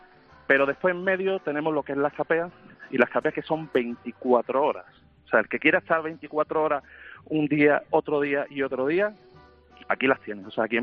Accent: Huelva, Andalusia, Spain; now in San Juan del Puerto, Spain; yo vengo de la ciudad de Huelva, que está limítrofe a San Juan del Puerto

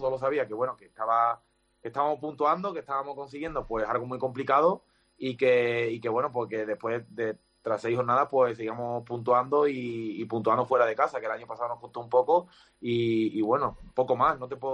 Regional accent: La Palma del Condado, Andalusia, Spain; accent: La Palma del Condado; Sí, exactamente de ahí, de La Palma del Condado.

